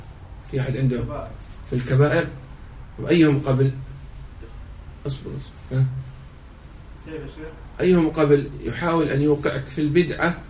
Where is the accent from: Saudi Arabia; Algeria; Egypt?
Saudi Arabia